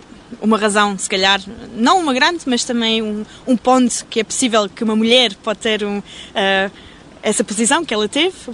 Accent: Aachen, North Rhine-Westphalia, Germany; also born or lived in Lisbon, Portugal; Nasci em Lisboa, mas cresci aqui em Aachen, ao pé de Aachen, onde hoje ainda vivo.

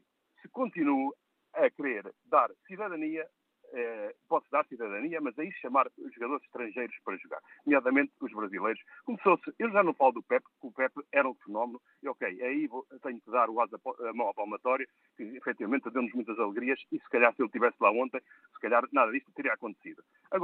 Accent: Aveiro, Portugal; eu sou de Aveiro

